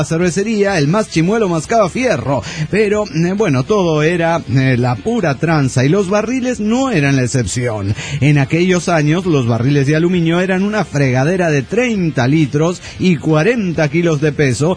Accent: Maracaibo, Zulia, Venezuela; now in Colombia; En mi ciudad natal, Maracaibo, hay una librería

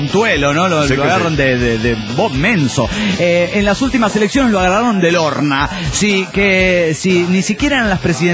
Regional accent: Puno, Peru; de Puno, Perú.

